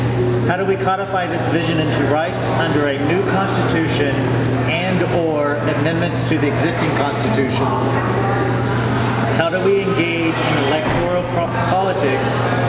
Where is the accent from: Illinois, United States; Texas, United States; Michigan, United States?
Texas, United States; And if I mumble, because I'm from Texas, that happens, let me know.